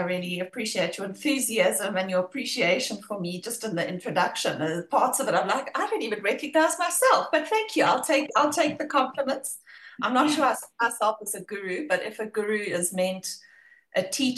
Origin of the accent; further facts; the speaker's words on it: South Africa; also born or lived in United Kingdom; decided to take a gap year in the UK, as many people do, being South African, and landed up living there for 4 years working in investment banking.